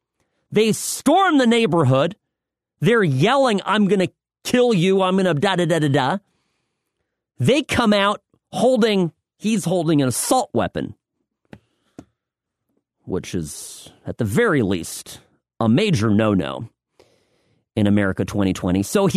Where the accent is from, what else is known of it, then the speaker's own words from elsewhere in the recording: Chicago, Illinois, United States; born there; I was born in Chicago. It's close to my heart here. Evanston, Illinois.